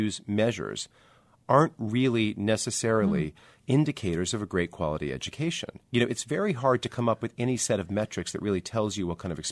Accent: Northeast, United States; I also felt I was coming from the Northeast.

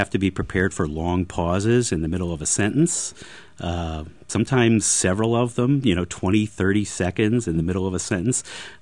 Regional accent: New York, United States; I'm a New Yorker. I speak quickly.

